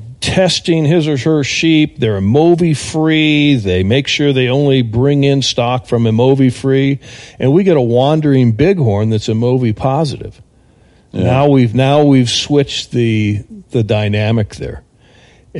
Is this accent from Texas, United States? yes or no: yes; Texas, United States; I came from Texas, and I go down to Houston